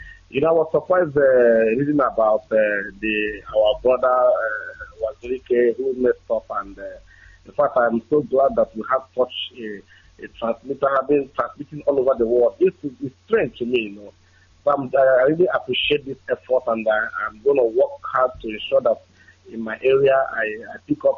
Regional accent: Southeast, Nigeria; now in Malaysia; God bless you for a very wonderful commentary you are giving us here as Biafrans. I'm calling from Malaysia.

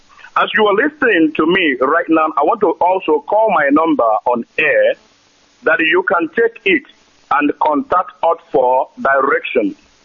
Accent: Nigeria; stop being humiliated, jailed, and being pursued around anywhere we are in the world for the sake of being a Nigerian.

